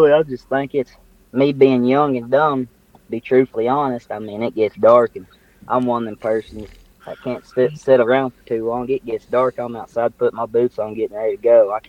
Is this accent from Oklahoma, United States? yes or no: yes; Wyandotte, Oklahoma, United States; I'm from Wyandotte, Oklahoma.